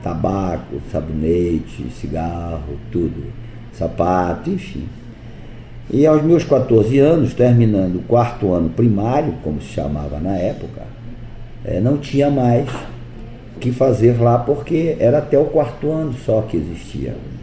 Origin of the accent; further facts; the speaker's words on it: Pará, Brazil; born there; Olha, nós nascemos no Marajó, né? Nasci no interior pobre, lá no, na área de chama-se área de Campos do Marajó